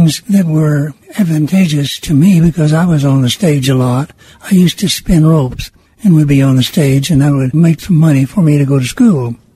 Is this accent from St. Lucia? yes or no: no; Miami, Oklahoma, United States; also born or lived in Springdale, Arkansas; now in Fayetteville, United States; I was born in Springdale, Arkansas. My father was in World War I. My mother had come to Springdale to have her baby. My dad then got out of the Army. I was 10 months old. He took me immediately to Oklahoma and would never let me leave.